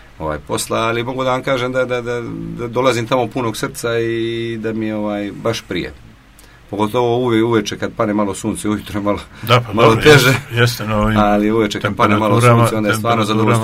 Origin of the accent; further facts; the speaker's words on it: Montenegro; ne samo kod nas u Crnoj Gori, nego svugdje u svijetu